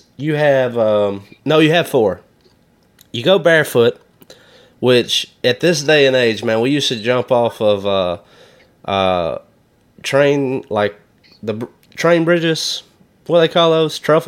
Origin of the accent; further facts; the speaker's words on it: Alabama, United States; which is, we're from Alabama, I would call that pussyfooting.